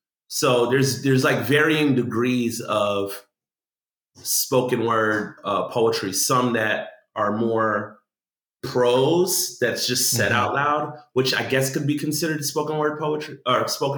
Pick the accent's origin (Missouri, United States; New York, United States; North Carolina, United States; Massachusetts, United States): New York, United States; Brooklyn; also born or lived in Orlando / Jacksonville; I was born early 80s and growing up in Brooklyn, that's where I was born for the first few years, 7-8 years of my life. I would visit Guyana in the summers. When I moved to Orlando at about the age of 10